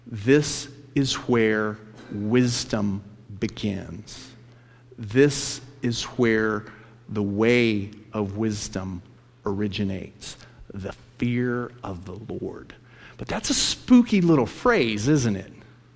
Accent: Texas, United States; I grew up in West Texas around ranchers.

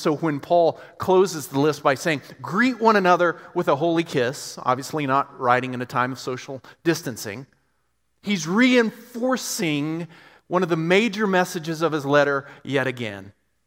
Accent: Texas, United States; I was raised in West Texas, but I've also seen Gladiator 100 times, so I do know how to pronounce Roman names.

